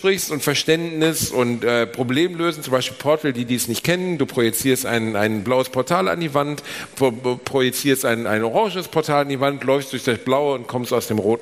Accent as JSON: {"language": "German", "town": "Gelsenkirchen", "region": "North Rhine-Westphalia", "country": "Germany", "tie": "born or raised there", "said": "ich bin in Gelsenkirchen aufgewachsen"}